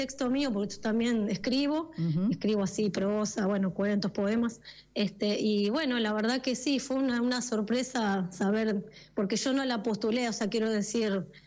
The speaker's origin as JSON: {"language": "Spanish", "country": "Argentina", "said": "quedé seleccionada yo como argentina"}